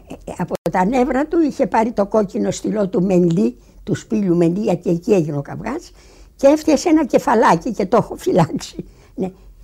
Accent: Greece; σαν Ελληνίδα αγαπάω την κιθάρα του Απόλλωνα, αγαπάω τη λύρα του Ορφέα

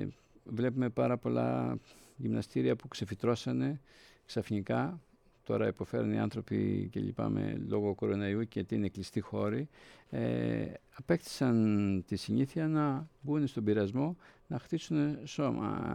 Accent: Peloponnese, Greece; φέτος στην πατρίδα μου στη Λακωνία

